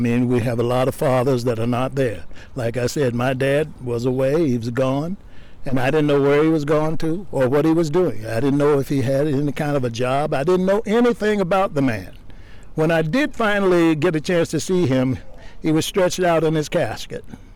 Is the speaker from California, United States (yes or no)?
no; Detroit, Michigan, United States; also born or lived in Mississippi; I'm a baby from Mississippi, raised partly in Detroit at a time when blacks were coming out of the South trying to find jobs in the Motor City.